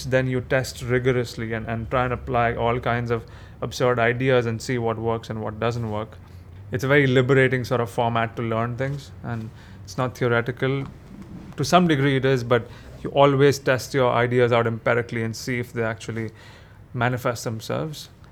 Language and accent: English; Mumbai, Maharashtra, India; Yes, I grew up in Bombay and went to a couple of ICSE schools around in Bandra and in Juhu. And then I got admitted into Jai Hind College.